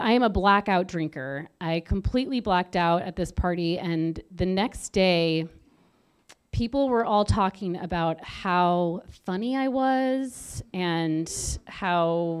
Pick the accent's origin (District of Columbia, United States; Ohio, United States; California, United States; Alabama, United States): California, United States; San Diego; And I grew up in San Diego. For all intents and purposes, I had a great childhood.